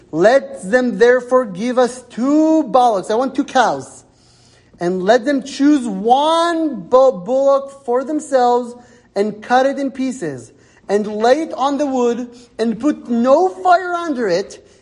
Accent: Canada; We're also Jewish, but we're also Canadian, and we're also Western, and we're also this

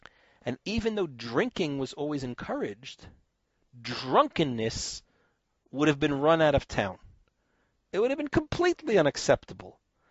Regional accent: Roselle, New Jersey, United States; I grew up in Roselle, New Jersey, which is just one stop away on the parkway.

